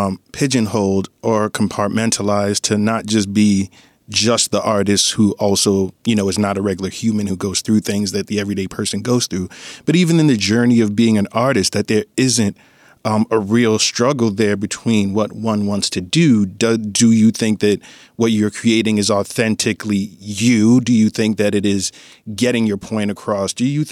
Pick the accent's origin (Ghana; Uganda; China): Ghana; now in New York City, United States; As you mentioned, I grew up in Ghana, moved to the Bronx. Moved to Harlem, New York first, where I was first introduced to hip hop.